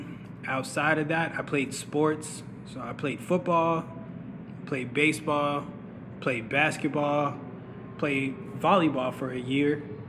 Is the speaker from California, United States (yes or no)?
no; Pittsburgh, Pennsylvania, United States; moved away as an adult; now in Atlanta, United States; So I was born and grew up in Pittsburgh, Pennsylvania. I'm the oldest of two boys. I have a younger brother. We're 5 years apart. I moved down here to Atlanta in 2015 to attend Morehouse College